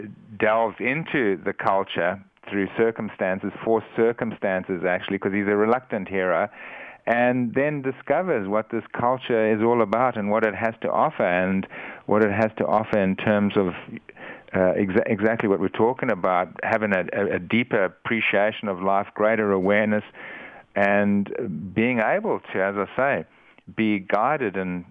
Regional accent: Eswatini; one of the major effects of my life on my life has been growing up in Africa, and growing up at the time that I did, when I grew up in Swaziland, it was a very, particularly the area I grew up in, it was a very wild place.

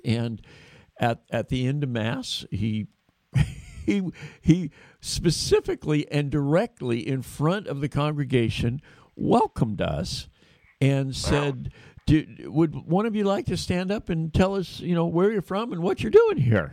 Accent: Portland, Oregon, United States; born there; I was born in Portland, and we still have relatives up here, and we've been lifelong Catholics, and we love the state of Oregon

